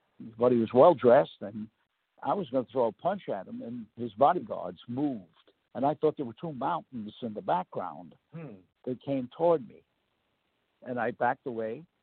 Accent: New York City, New York, United States; So I was right in the heart of Harlem. And I was raised in the slum.

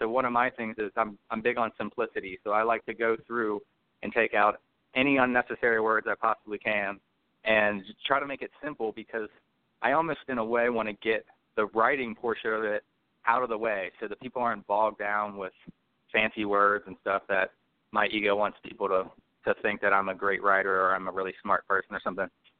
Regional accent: Cincinnati, Ohio, United States; Okay, I am from Cincinnati, Ohio, the youngest of four kids. I grew up on the west side of town.

